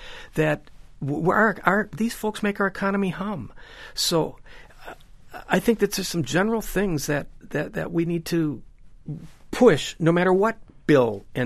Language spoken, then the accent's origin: English; New York, United States; And as a New Yorker who saw too much grief, as we all did, I don't think security is a bad idea.